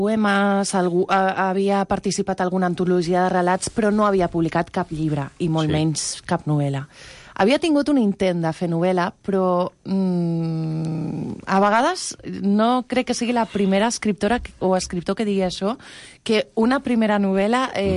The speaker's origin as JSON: {"language": "Catalan", "town": "Barcelona", "region": "Catalonia", "country": "Spain", "tie": "born or raised there", "also_born_or_lived": "Canary Islands", "said": "I des dels 4 anys visc a Barcelona."}